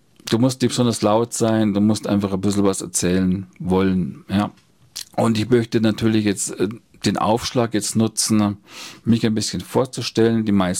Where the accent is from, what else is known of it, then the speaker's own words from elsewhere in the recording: Bayrischzell, Bavaria, Germany; Also ich bin hier in Bayerischzell zur Schule gegangen. Das ist also schon meine Heimat